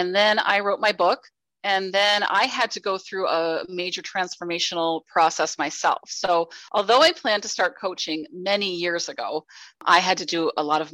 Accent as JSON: {"language": "English", "region": "Minnesota", "country": "United States", "said": "from Minnesota"}